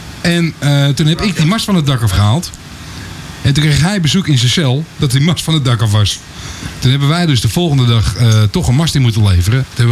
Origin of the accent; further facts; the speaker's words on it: North Holland, Netherlands; moved away as an adult; Ik kom uit het Gooi. Oorspronkelijk.